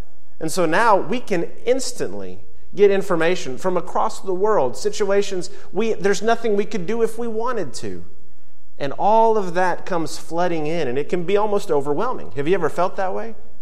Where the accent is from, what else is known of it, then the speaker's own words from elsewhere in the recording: Memphis, Tennessee, United States; And I grew up in Memphis